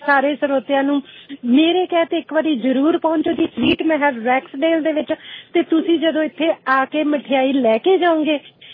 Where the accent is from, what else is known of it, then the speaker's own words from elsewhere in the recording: Patiala, Punjab, India; ਮੈਨੂੰ ਮੇਰਾ ਸ਼ਹਿਰ ਪਟਿਆਲਾ ਚੇਤੇ ਆ ਗਿਆ